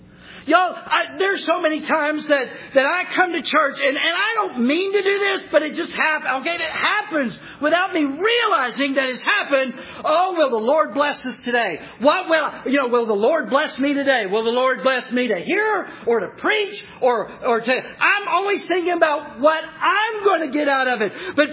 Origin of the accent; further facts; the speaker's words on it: Texas, United States; I'm originally from Texas. Y'all know that. So I really do bleed burnt orange